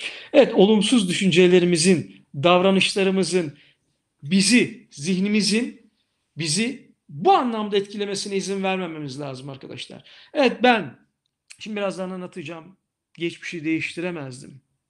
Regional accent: Silifke, Mersin, Turkey; Evet ben 1971 doğumluyum. Silifke doğumluyum. Mersin Silifkeliyim.

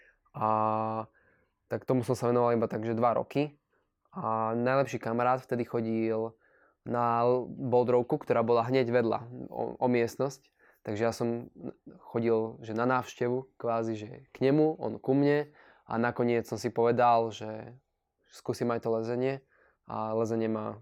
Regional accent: Handlová, Trenčín Region, Slovakia; No, tak pochádzam z Handlovej, aj som sa tu narodil, aj začal liesť. Som tu v podstate doteraz. Mám 22 rokov

